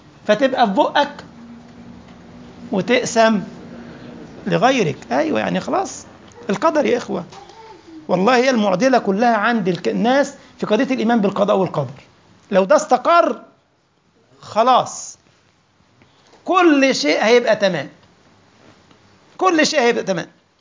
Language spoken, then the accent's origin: Arabic; Egypt; عشان كده كان الناس البسطاء عندنا في مصر كان يقولوا كده جملة جميلة قوي